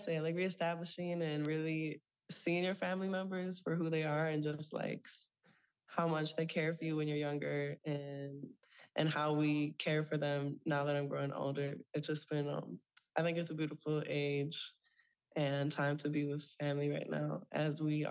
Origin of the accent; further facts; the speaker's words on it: St. Michael, Minnesota, United States; now in Minneapolis, United States; So I grew up in St. Michael, Minnesota. And if you've never heard of the area, that's around Buffalo.